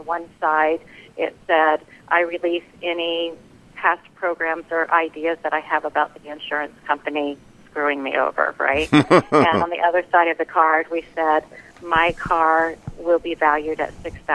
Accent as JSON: {"language": "English", "region": "Florida", "country": "United States", "tie": "born or raised there", "also_born_or_lived": "Rochester, New York", "moved": "as an adult", "lives_now": "Arizona, United States", "said": "I'm born and raised in Florida."}